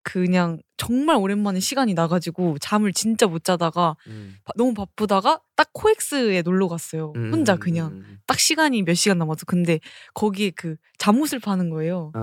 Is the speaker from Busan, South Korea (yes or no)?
no; Seoul, South Korea; also born or lived in Gwangju / Mokpo / Jangheung / Imsil; 저 서울인데 이제 그 저희 집안이 전라도 쪽이 많아서 많이 살았어요. 전라도 쪽.